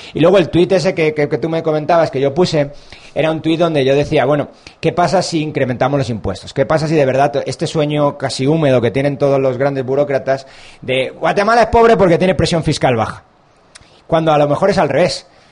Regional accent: Spain; Yo que soy español para decir que no vengan gente de fuera a hablar.

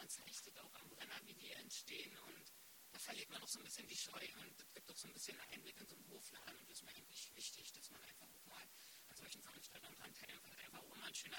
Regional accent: Großeneindorf, Brandenburg, Germany; Also ich bin ja in Großeneindorf aufgewachsen. Großeneindorf ist für mich einfach meine Kindheit gewesen.

